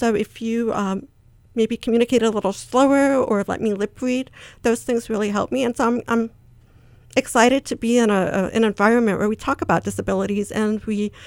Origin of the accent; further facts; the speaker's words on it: Long Island, New York, United States; also born or lived in Bangladesh; So I was born in Bangladesh. My father was the principal of a school there. And we moved to New York when I was almost 4 years old. I grew up in Long Island, New York.